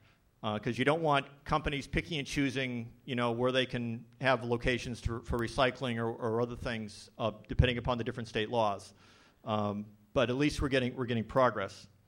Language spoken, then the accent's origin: English; Massachusetts, United States; And I grew up in Massachusetts, so they say if something's right down the road, they mean it's like 40 miles away.